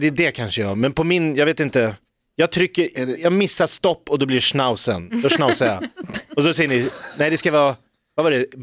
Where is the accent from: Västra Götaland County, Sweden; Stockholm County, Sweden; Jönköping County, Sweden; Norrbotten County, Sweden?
Stockholm County, Sweden; Stockholm; Mindre populärt är som stockholmare att vara i Göteborg